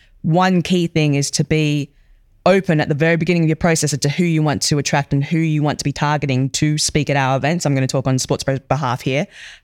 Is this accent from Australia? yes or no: yes; Australia; moved away; having just come over, being an Aussie